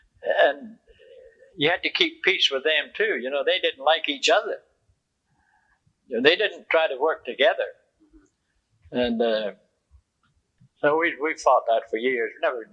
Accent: Edinburgh, Scotland, United Kingdom; now in Houston, United States; I'm from Edinburgh, Scotland, born in Scotland, and emigrated to the States in 49 and moved right on down to Houston

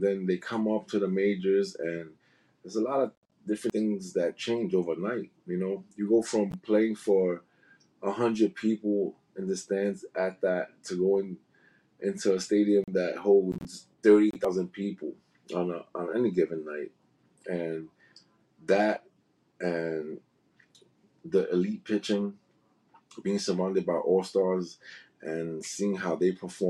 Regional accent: Bronx, New York, United States; I really don't care about the Yankees. I grew up in the Bronx.

